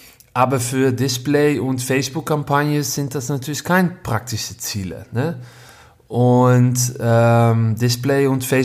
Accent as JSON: {"language": "German", "country": "Netherlands", "second_language": "German", "said": "Ich bin Holländer"}